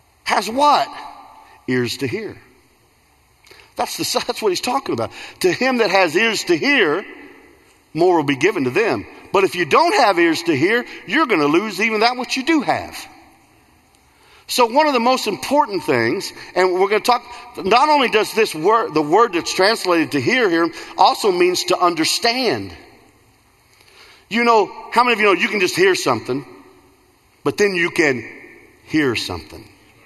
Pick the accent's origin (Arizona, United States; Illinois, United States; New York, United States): Illinois, United States; But I grew up in Central Illinois, and I talked to my dad this year